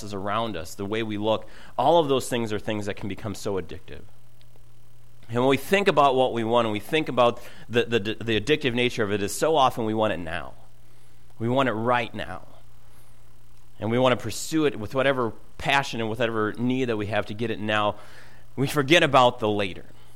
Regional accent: Minnesota, United States; I drove to school, you know, multiple times from my hometown in western Minnesota over to eastern Minnesota

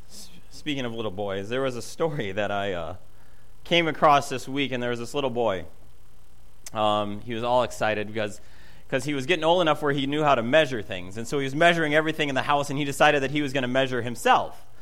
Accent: Minnesota, United States; I'm from Minnesota, and I have that jersey.

